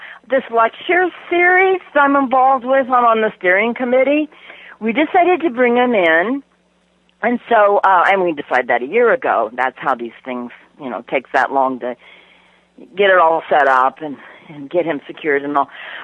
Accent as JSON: {"language": "English", "town": "Leawood", "region": "Kansas", "country": "United States", "tie": "born or raised there", "said": "My family's from Mission Hills, and I grew up in Leawood."}